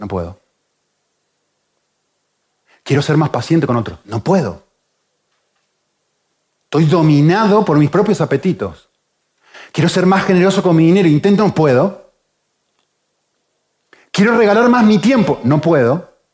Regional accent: Argentina; Yo pertenezco a la República Argentina, yo soy un ciudadano de la República Argentina.

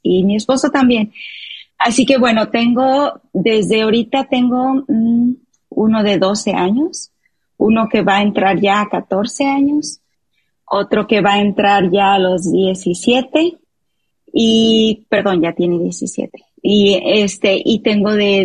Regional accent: Mexico; regresé, que estoy en México y la verdad ha sido verdaderamente como un refrigerio regresar acá a mi tierra

